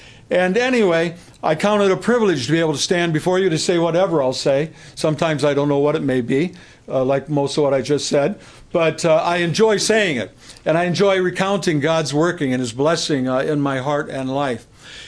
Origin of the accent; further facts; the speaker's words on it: United States; Back at the age of 12, I was a pagan growing up in America.